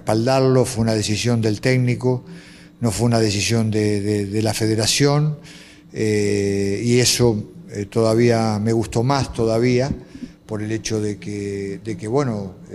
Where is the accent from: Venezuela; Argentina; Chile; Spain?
Argentina; soy argentino, y eso no va a cambiar nunca nada mi nacionalidad